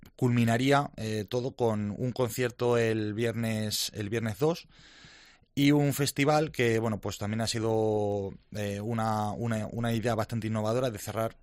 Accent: Membrilla, Castilla-La Mancha, Spain; para los que somos de allí, de Membrilla y de alrededores

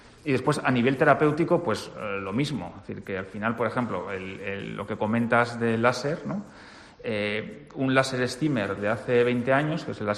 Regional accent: Cantabria, Spain; te das cuenta de que, como en Cantabria, en muy pocos sitios se vive.

